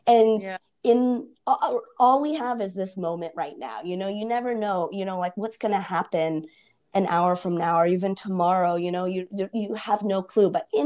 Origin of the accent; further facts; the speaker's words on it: Seattle, Washington, United States; moved away as an adult; I grew up in Seattle, but that's what brought me to the Midwest, to Indianapolis.